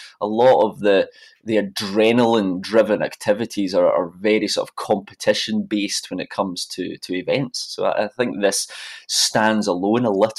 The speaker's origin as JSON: {"language": "English", "region": "Scotland", "country": "United Kingdom", "said": "but I would say that being a Scot."}